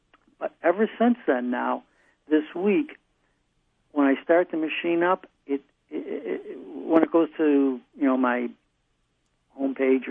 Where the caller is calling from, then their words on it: Rochester, United States; Oh, Rochester, actually.